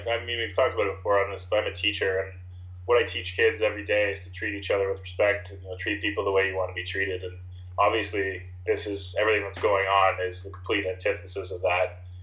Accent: Toronto, Ontario, Canada; I come from Toronto. I was born and raised in Toronto in a pretty diverse community, but then I left, and I left for a long time and went to a southwestern Ontario school

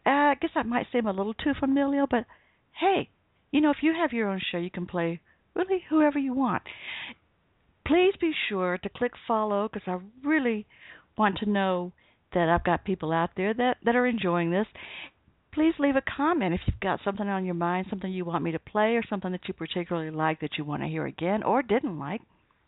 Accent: Georgia, United States; a very dear friend of mine in my home state of Georgia

